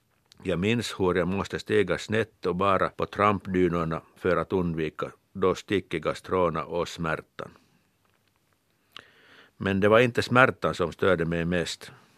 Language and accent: Swedish; Kirkkonummi, Uusimaa, Finland; Jag har vuxit upp vid Finska vikens kust i Kyrkslätt.